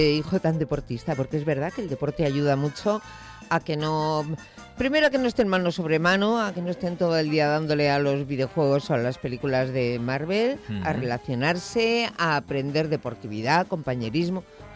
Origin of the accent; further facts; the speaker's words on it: Bilbao, Basque Country, Spain; si soy de Bilbao